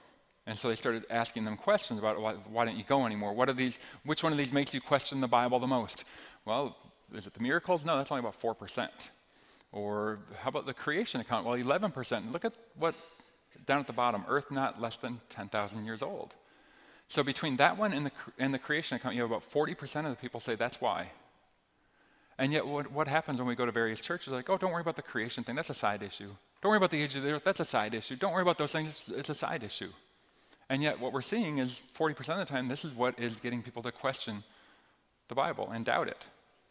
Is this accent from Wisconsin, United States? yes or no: yes; Green Bay, Wisconsin, United States; I grew up in Green Bay, Wisconsin.